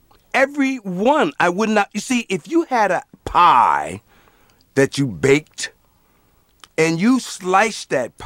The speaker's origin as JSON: {"language": "English", "town": "Paterson", "region": "New Jersey", "country": "United States", "tie": "born or raised there", "said": "It just so happened that Paterson, New Jersey, was my hometown"}